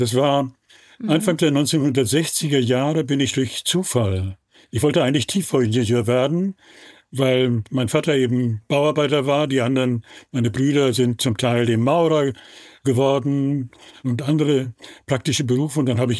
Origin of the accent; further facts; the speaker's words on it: Lower Saxony, Germany; diese Geschichte des Emslandes, meines, wenn du so willst, meines Heimatlandes, ich komme aus dem Emsland, also aus einem kleinen Dorf